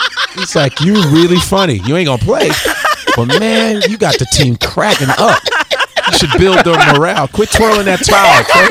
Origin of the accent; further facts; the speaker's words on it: Chicago, Illinois, United States; I remember buying a used car because I grew up in Chicago.